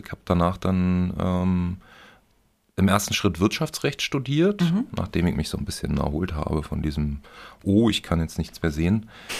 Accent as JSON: {"language": "German", "region": "Berlin", "country": "Germany", "tie": "born or raised there", "said": "Ich bin gebürtiger Berliner, richtig. Sogar Ostberliner. Also so eine Art Migrationshintergrund als alter DDR-Bürger."}